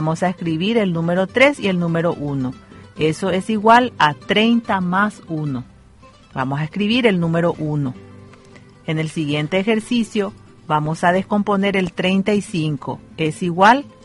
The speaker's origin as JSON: {"language": "Spanish", "country": "Paraguay", "said": "sobre todo porque somos paraguayos, vivimos en esta hermosa tierra con muchas costumbres y tradiciones lindas."}